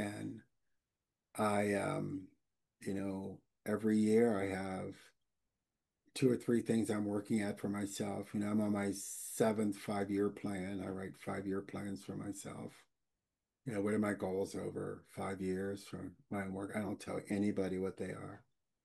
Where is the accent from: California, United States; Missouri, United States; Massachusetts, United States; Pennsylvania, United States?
Pennsylvania, United States; Pittsburgh; a lot of my work has been more local to the Pittsburgh region, and this is my hometown. I grew up in it.